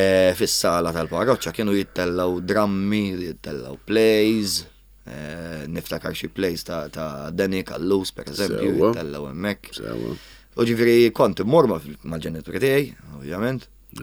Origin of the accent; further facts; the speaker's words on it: Birgu, South Eastern Region, Malta; jiena mill-Birgu, jiena twilett il-Birgu, trabbejt il-Birgu.